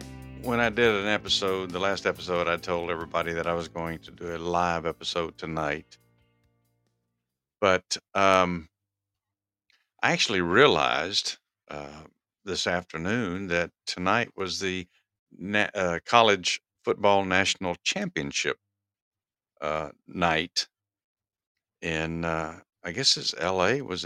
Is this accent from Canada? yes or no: no; Texas, United States; I'm going to go into my affiliations because I'm from Texas originally.